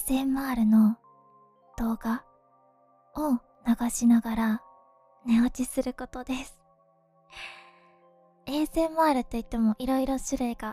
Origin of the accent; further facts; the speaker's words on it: Kansai, Japan; accent: Kansai dialect; 出身地は関西です。関西のどこかなので、今はこうやって標準語でお話ししているんですけれども、普段家族だったり地元の友人とおしゃべりするときは関西弁を使っています。